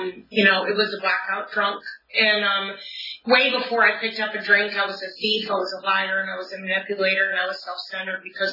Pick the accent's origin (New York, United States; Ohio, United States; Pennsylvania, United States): Ohio, United States; now in California, United States; You know, I'm from Ohio, so I've been out here in California for about 3 years.